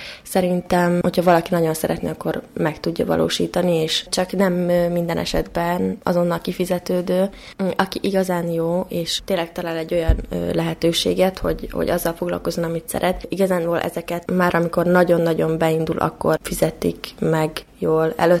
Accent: Izsák, Bács-Kiskun, Hungary; Egy kisvárosba jöttem, Izsákról, egy nagy családban nőttem föl, van egy húgom és egy öcsém.

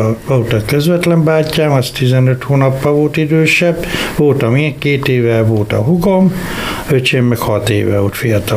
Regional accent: Tabdi, Bács-Kiskun, Hungary; now in Kiskunhalas, Hungary; Tabdiról származom, tehát egy kis falu, kis Körösvárló, 80 voltunk testvérek.

